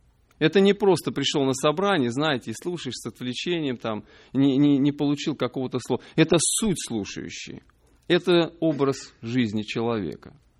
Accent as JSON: {"language": "Russian", "town": "Voronezh", "region": "Voronezh Oblast", "country": "Russia", "moved": "yes", "lives_now": "United States", "said": "Сам я приехал из Воронежа. В Америке 2,5 года."}